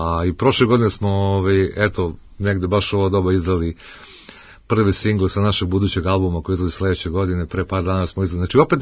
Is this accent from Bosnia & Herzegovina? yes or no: no; Valjevo, Šumadija and Western Serbia, Serbia; now in Belgrade, Serbia; Milan i ja već 40 godina živimo u Beogradu, ali svi znaju da smo mi rodom iz Valjeva, da imamo tamo porodičnu kuću